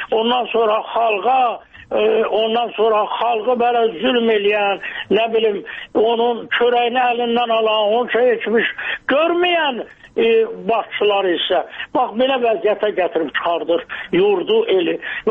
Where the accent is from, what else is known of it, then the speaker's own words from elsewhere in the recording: Ismayilli District, Azerbaijan; İsmayıllı mənim doğma yurdumdur, elimdir.